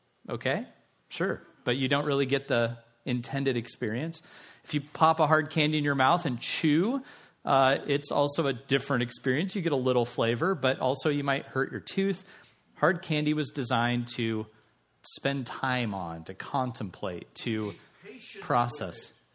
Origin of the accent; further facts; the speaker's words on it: Tucson, Arizona, United States; growing up in Tucson, I did swim lessons. I'm sure that's not just a Tucson thing.